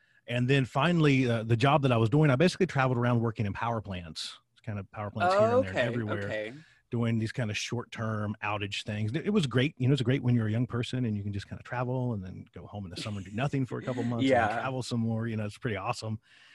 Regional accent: Virginia, United States; the problem that I have when I tell people that I'm from Virginia is they're very quick.

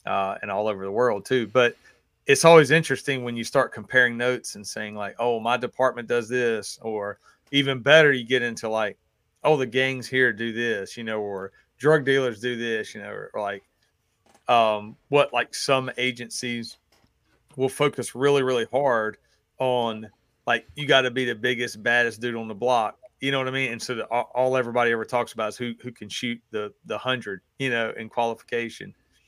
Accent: the South, United States; accent: Southern; people just assume like I'm an idiot because of my Southern accent.

